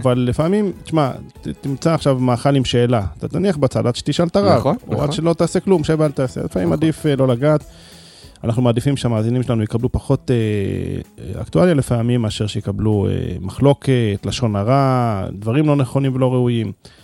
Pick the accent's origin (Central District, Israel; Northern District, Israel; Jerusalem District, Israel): Jerusalem District, Israel; Jerusalem; אני גדלתי במאה השורים